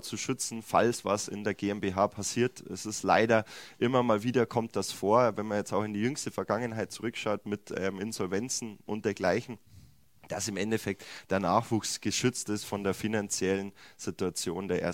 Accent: Greiling, Bavaria, Germany; Es war wirklich so, dass ich bin in Greiling groß geworden und da hat wirklich jeder entweder Eishockey oder Fußball gespielt

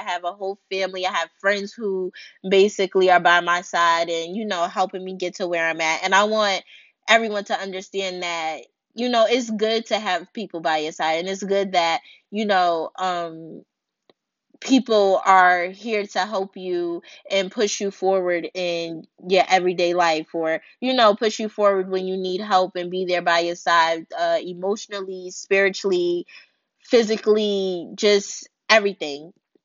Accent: Baltimore, Maryland, United States; I'm from Baltimore, Maryland. And I decided to start this channel because I feel like personally I want to get my voice out there as well.

